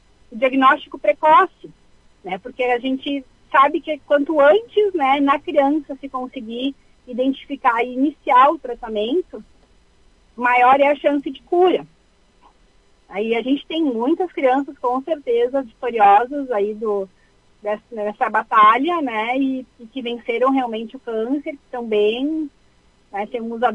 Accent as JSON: {"language": "Portuguese", "town": "Caxias do Sul", "region": "Rio Grande do Sul", "country": "Brazil", "said": "Nós somos de Caxias, a região de referência para o transplante seria Porto Alegre."}